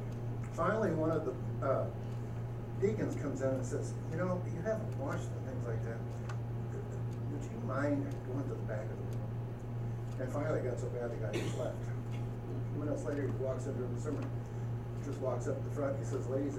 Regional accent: Omaha, Nebraska, United States; I'm from Omaha.

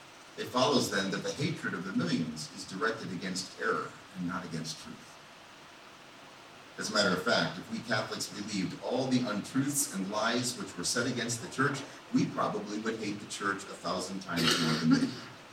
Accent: Ohio, United States; also born or lived in Ann Arbor; I'm from Ohio, and all that entails. I'm not alone. But I lived in Ann Arbor for several years

